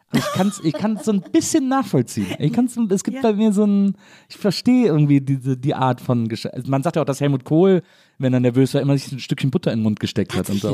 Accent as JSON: {"language": "German", "town": "Wesseling", "region": "North Rhine-Westphalia", "country": "Germany", "tie": "born or raised there", "said": "Zwischen Köln und Bonn. In einem kleinen Städtchen namens Wesseling."}